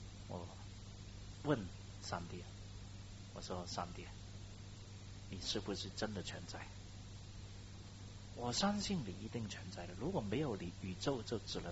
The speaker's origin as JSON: {"language": "Chinese", "country": "China", "said": "我是中国人嘛"}